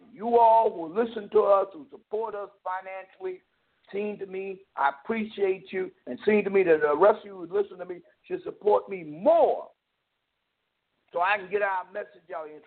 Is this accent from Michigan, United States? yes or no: no; Lynchburg, Virginia, United States; I have anger that any other African American. I'm from Lynchburg, Virginia.